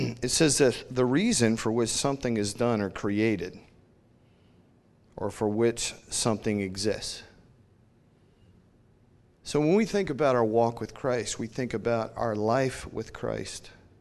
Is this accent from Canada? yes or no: no; Seattle, Washington, United States; Oh, good, we can do the whole, hey, go Hawks and all that. We're from Seattle.